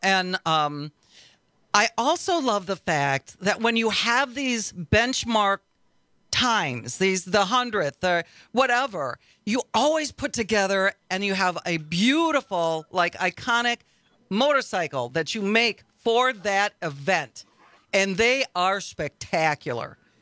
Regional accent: Milwaukee, Wisconsin, United States; And I'm like, I'm from Milwaukee. I got it at the Harley Museum.

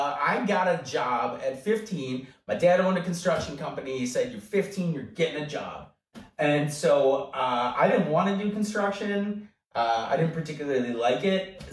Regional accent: Lafarge, Wisconsin, United States; I grew up outside of Lafarge, yeah. L-A-F-A-R-G-E.

